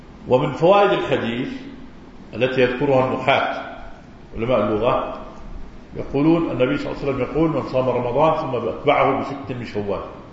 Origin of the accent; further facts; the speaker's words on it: Palestine; now in Jordan; وأخواننا اللي فلسطينيين وأنا منهم، انتقلوا من فلسطين الأردن مسافرين